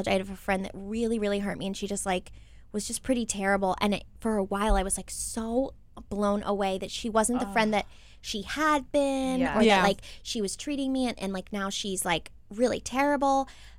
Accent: Maryland, United States; We're all from Maryland, and so we were like, let's have a, quote, reunion

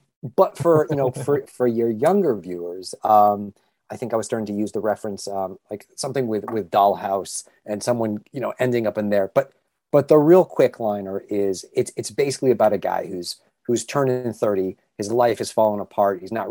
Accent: Maine, United States; also born or lived in New Hampshire; I also grew up in New England. Okay. So Boston is also my old stomping grounds. I was born in New Hampshire, raised in Maine, but you know, it's also small there.

